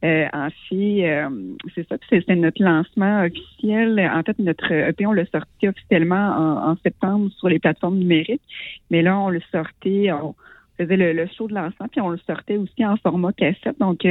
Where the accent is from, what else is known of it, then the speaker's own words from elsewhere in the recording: Trois-Rivières, Quebec, Canada; on vient de Trois-Rivières.